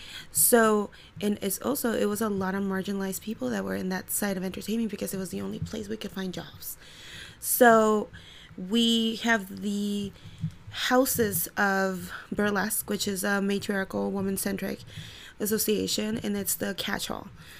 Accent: Ciudad Juárez, Chihuahua, Mexico; moved away as an adult; now in Cleveland, United States; I was born and raised in Juarez, Chihuahua, Mexico. I immigrated to this country in the early 2000s.

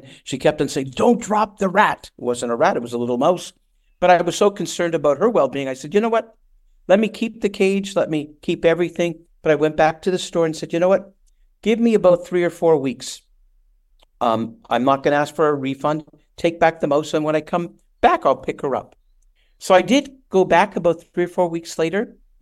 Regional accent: Canada; When I grew up in Canada, when I was a little boy, I never had pets.

